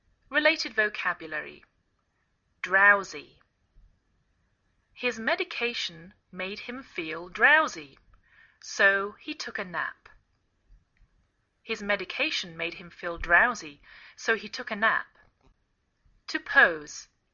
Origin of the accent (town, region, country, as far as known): England, United Kingdom; now in United States